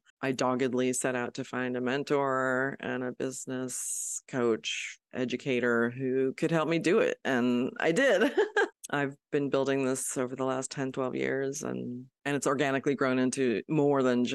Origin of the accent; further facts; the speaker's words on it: California, United States; So I grew up in the Bay Area, and my parents are very cultured people